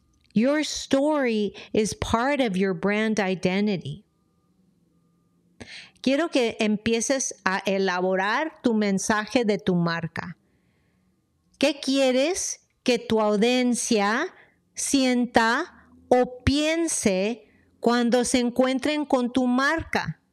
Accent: San Diego, California, United States; first language Spanish; English is a second language; I was born and raised an American. I was born here in San Diego. Yes, if you want to look at that, but English was not my first language. Spanish was my first language

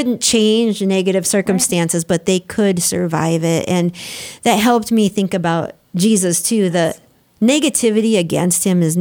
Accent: Albert Lea, Minnesota, United States; I remember my hometown is Albert Lea, and I had a certain feeling when I was growing up, a feeling where I was protected and I was safe and everybody did everything for me

